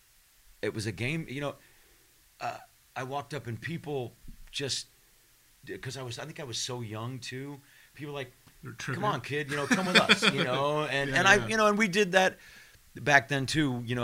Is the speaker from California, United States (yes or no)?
yes; California, United States; because I grew up in the East Bay.